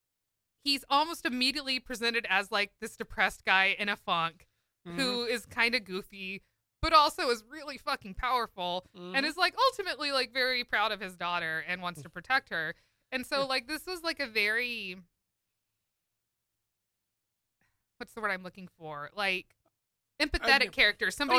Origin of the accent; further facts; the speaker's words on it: United States; I don't know if it's just because of me being an American audience member